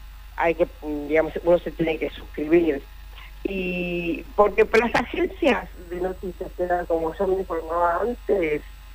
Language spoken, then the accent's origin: Spanish; Argentina; nosotros lo sabemos muy bien como argentinos